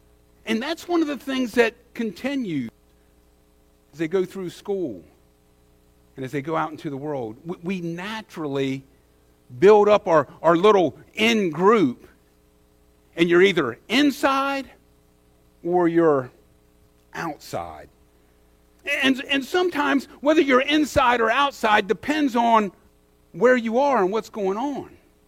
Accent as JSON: {"language": "English", "region": "Maryland", "country": "United States", "said": "I'm from the Eastern Shore. I don't know much about Baltimore."}